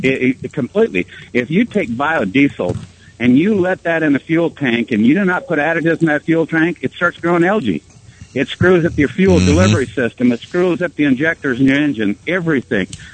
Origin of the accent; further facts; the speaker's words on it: Minnesota, United States; I'm originally from Southwest Minnesota, and I've got friends that are farmers back there